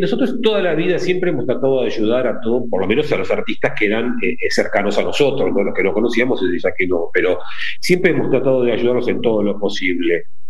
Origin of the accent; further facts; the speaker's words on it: Buenos Aires, Argentina; also born or lived in Montevideo, Uruguay; Así que en el 69 se viene mi abuelo y en el 70 venimos todos a vivir directamente acá en Argentina. Yo nací en Montevideo, viví muy poquito, y nos vinimos para acá.